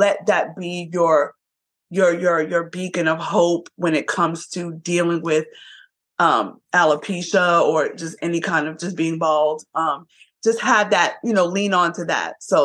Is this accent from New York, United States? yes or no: yes; New York, United States; And first of all, I'm from Brooklyn, New York. So that's growing up in New York is like one of the fashion capitals of the world.